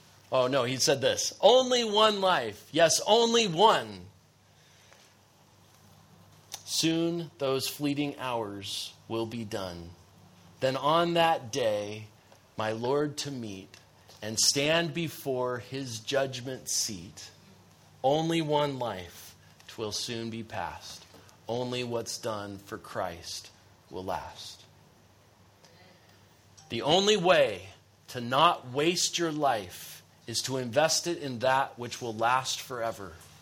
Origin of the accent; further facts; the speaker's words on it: United States; I will confess, as an American, I don't have as much appreciation for that as you should have